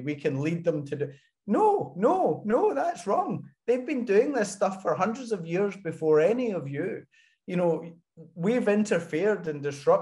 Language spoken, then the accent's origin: English; Scotland, United Kingdom; moved away as an adult; now in France; I've chosen to be away from Scotland. This year's my 30th year away from Scotland. I left in 92. And, you know, I'm a Scotsman living in France, working in Switzerland for a global intergovernmental organization.